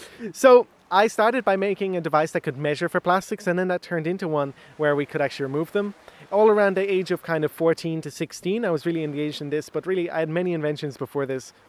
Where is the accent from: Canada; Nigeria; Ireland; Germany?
Ireland; Munster; I'm from West Cork. I'm 23 years old now